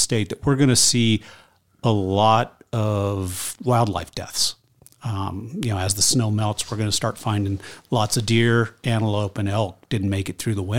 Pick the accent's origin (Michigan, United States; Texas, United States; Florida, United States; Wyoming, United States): Wyoming, United States; Lander; It was the mean temperature in my hometown, Lander, was 14 degrees below the norm.